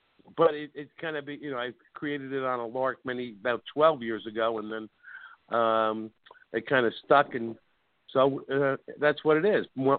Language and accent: English; Bergenfield, New Jersey, United States; also born or lived in Manhattan; And I was born in St. Vincent's Hospital in Manhattan in 1958, and lived the first year of my life in their apartment in the just across the river of the Harlem River from Columbia University in the Bronx, and then we moved out to Bergenfield, New Jersey, in 1960.